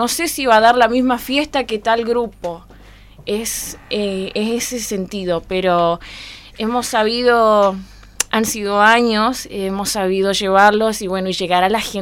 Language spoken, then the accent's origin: Spanish; Tartagal, Salta, Argentina; Nacida, bautizada, comulgada, confirmada y casada en la ciudad de Tartagal.